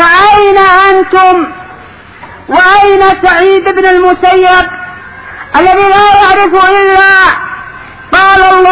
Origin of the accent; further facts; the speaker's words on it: Yemen; عندنا في اليمن من كان يبغض الحزبية